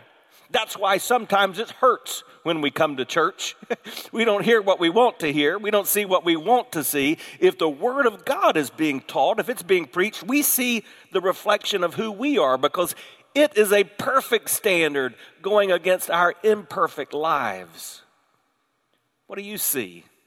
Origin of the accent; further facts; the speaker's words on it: the South, United States; born there; I was born in the South.